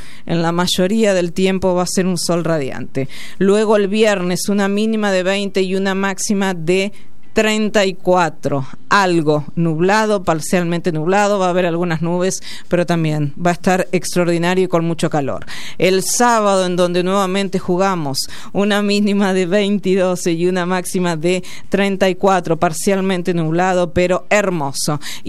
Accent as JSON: {"language": "Spanish", "country": "Argentina"}